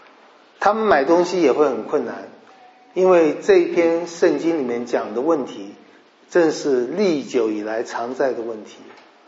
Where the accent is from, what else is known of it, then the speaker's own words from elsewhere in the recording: Hubei, China; 我听到乡音就顺眼，讲湖北话都是我的朋友，我是湖北人。